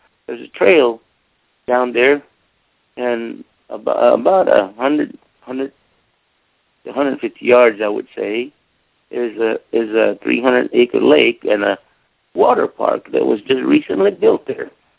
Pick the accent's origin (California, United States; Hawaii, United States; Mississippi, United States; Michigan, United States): Mississippi, United States; Choctaw; I'm here in Choctaw, Mississippi, which is about 5 miles from Philadelphia, Mississippi. And I'm from the Choctaw Indian Reservation.